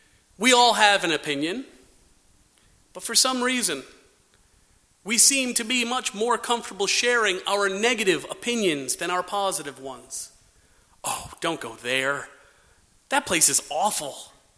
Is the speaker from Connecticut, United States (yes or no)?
yes; Glastonbury, Connecticut, United States; Growing up in Glastonbury, Connecticut, I was reminded often of how important it was for my brothers and me to stay out of the police log in the local paper.